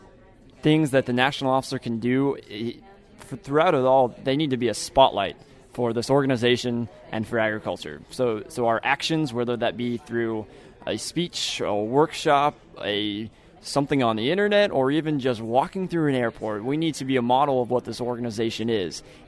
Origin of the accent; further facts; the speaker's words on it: Gothenburg, Nebraska, United States; I'm from Gothenburg, Nebraska, a small town in the center of Nebraska. I grew up north of Gothenburg on a small acreage where we raised sheep and chickens and rabbits and dogs and cats and kids.